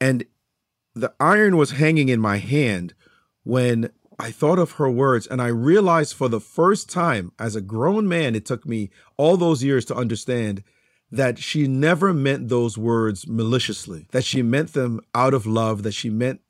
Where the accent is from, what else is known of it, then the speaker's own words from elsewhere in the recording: Jamaica; Well, I'm originally from Jamaica, and I grew up in a household of high achievers.